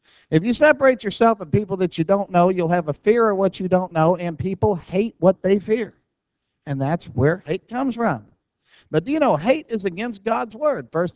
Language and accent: English; Oklahoma, United States; I grew up in Oklahoma, and in Oklahoma, there was, I grew up at a time where there was all kinds of racial turmoil.